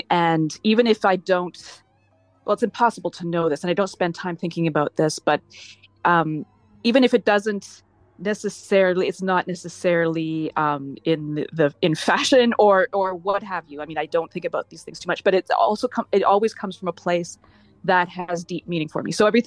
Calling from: Montreal, Quebec, Canada; I am in Montreal, and specifically in Lachine, very close to the airport.

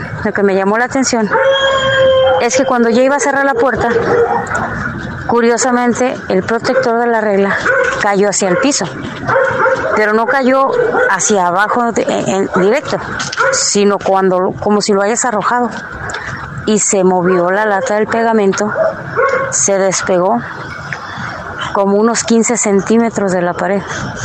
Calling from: Tijuana, Baja California, Mexico; Soy de acá de Tijuana.

